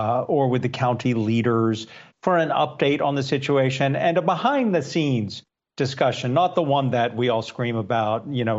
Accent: Florida, United States; Please don't send the cops after me, growing up in South Florida.

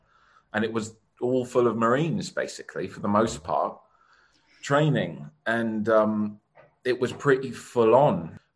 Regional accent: London, United Kingdom; So when I was growing up in London

